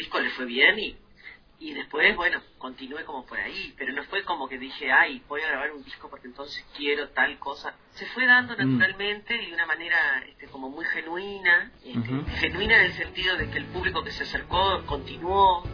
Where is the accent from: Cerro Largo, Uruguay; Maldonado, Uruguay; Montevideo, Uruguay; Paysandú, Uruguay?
Paysandú, Uruguay; no es que hable de Paysandú, mi ciudad natal, yo soy del interior ahí, frente a Entre Ríos, frente a Colón, Entre Ríos.